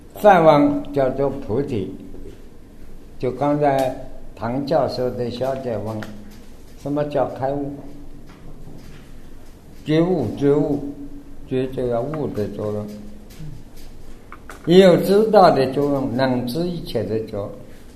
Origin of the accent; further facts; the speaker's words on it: China; 我们中国人讲话不是